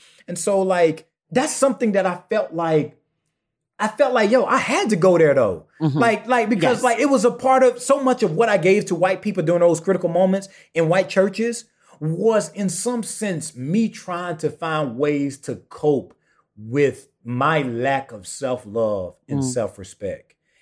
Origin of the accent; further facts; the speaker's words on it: the South, United States; I grew up in the Black rural South